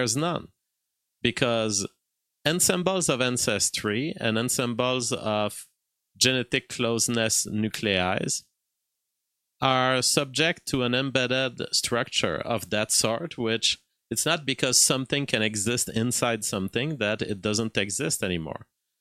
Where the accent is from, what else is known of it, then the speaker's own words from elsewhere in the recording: Canada; You know, as a Canadian, everything is a little more relaxed in Canada.